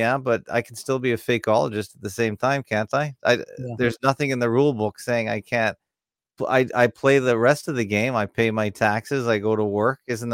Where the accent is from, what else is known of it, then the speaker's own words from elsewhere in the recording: United States; Okay, I admit I voted too. I'm an American, so.